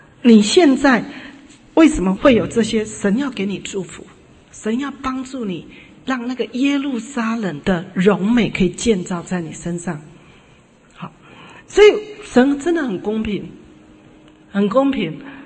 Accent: China; 我们中国人也讲忠言逆耳

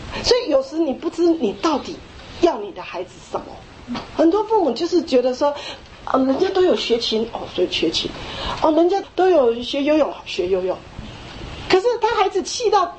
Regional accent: China; 其实我觉得我们中国人很多是该管教的时候没管教，该爱的时候没爱。

